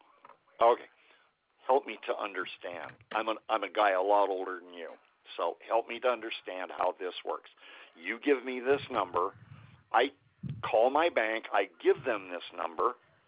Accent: California, United States; I grew up in Southern California. That's why I'm asking.

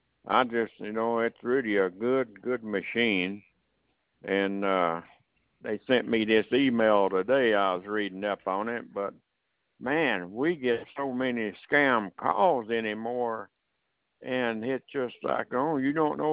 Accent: Kentucky, United States; I'm from. I'm from Kentucky.

